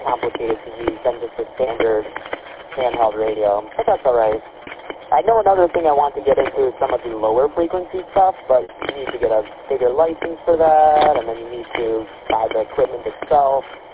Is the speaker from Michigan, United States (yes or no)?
yes; Royal Oak, Michigan, United States; from Royal Oak, and I am mobile and commuting at the moment.